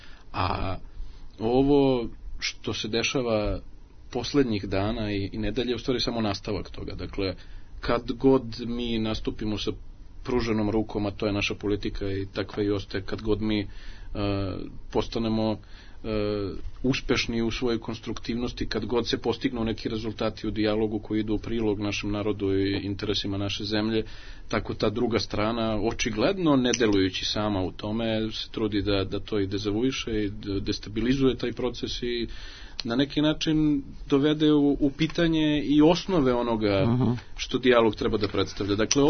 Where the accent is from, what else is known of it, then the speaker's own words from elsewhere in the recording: Belgrade, Serbia; u Beogradu, koji moram da naglasim, je i kao moj rodni grad meni uvek dragi i omiljeni